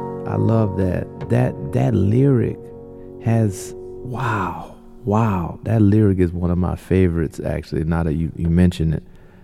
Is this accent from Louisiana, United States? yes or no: yes; New Orleans, Louisiana, United States; So I had this experience where mostly Catholic, but then also in New Orleans, there's a lot of different manif